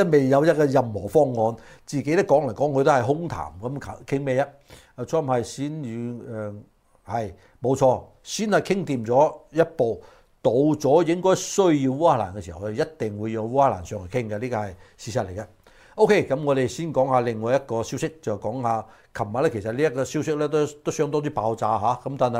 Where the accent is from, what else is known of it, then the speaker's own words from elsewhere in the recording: United States; 嗱，我哋美國人就知道咗啦